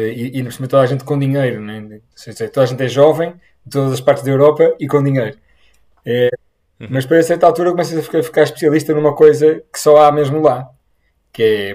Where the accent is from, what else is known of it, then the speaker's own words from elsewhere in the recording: Porto, Portugal; moved away as an adult; Eu nasci no Porto, estudei até ao final da universidade no Porto, estive no Brasil a fazer quase todo o último ano da universidade, em Florianópolis